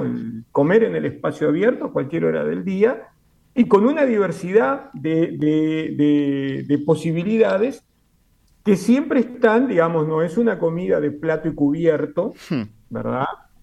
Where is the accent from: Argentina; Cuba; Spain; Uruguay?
Uruguay; cuando salimos del Uruguay y vamos a Andalucía, nos encanta hablar como los andaluces